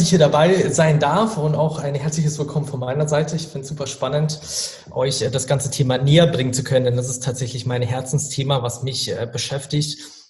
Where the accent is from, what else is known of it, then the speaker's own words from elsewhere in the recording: Regensburg, Bavaria, Germany; Also ich komme tatsächlich aus Regensburg